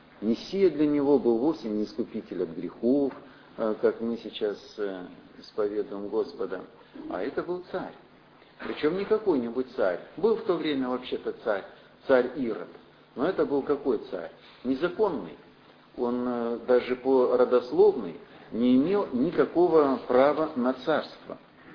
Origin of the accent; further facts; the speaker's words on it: Far East, Russia; Вот тоже мы с вами с Дальнего Востока, да?